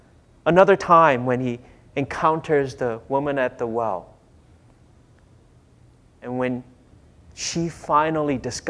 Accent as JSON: {"language": "English", "region": "Minnesota", "country": "United States", "tie": "born or raised there", "said": "I grew up in Minnesota, and so I learned to ski when I was in elementary school."}